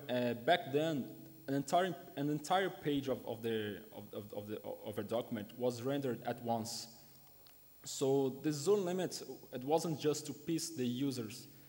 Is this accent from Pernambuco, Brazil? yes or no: yes; Recife, Pernambuco, Brazil; I'm from Brazil, a city called Recife in the northeast of Brazil.